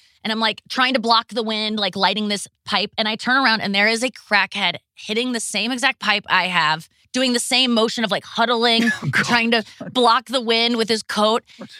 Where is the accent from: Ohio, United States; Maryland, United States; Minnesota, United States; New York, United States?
Ohio, United States; now in St. Louis, United States; I'm from Ohio too. But I moved to St. Louis from Ohio